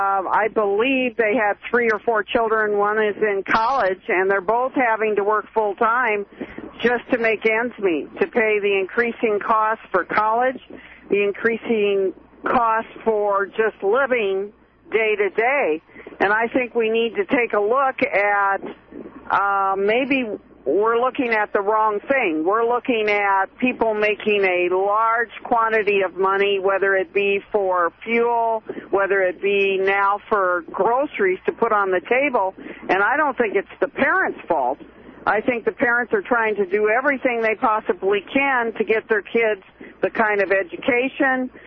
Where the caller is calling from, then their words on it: Grass Valley, California, United States; I'm calling from Grass Valley